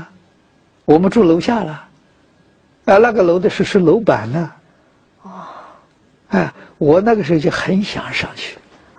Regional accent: Wuhu, Anhui, China; 我们家乡呢出米，啊，是属于芜湖这个产米的地区，

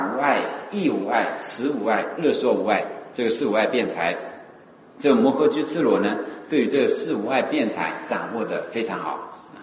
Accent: China; 那我们中国人就知道，这种马马虎虎就是马马虎虎呗

